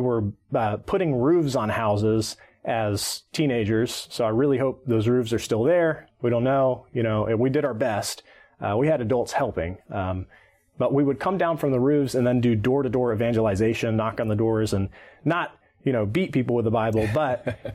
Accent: Birmingham, Alabama, United States; growing up in Birmingham, there's tons of different denominations. And within Protestantism, there wasn't much thought given to it. It's just like, okay, I've grown up Southern Baptist

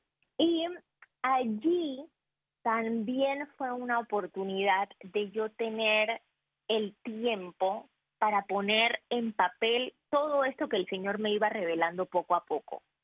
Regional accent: Panama City, Panamá, Panama; born there; yo nací el 22 de septiembre de 1984 en la ciudad de Panamá. Me siento como ciudadana del mundo, realmente. Amo mi país, estoy viviendo en mi país actualmente, estoy viviendo ahora en el interior del país

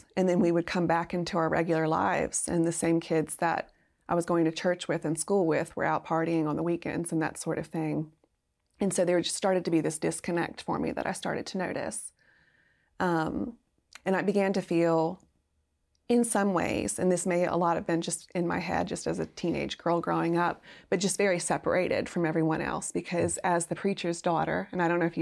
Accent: Louisiana, United States; also born or lived in Mobile, Alabama; growing up in South Louisiana and in the Mobile area is very, very Catholic. So I knew a lot of Catholics.

